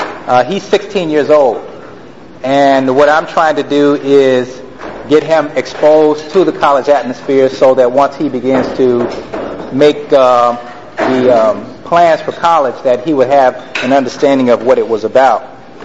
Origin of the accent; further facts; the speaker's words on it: Chicago, Illinois, United States; from Chicago, grew up there, never been to Detroit. I have always had an intrigue of the city. Growing up in Chicago, we listened to all the Motown records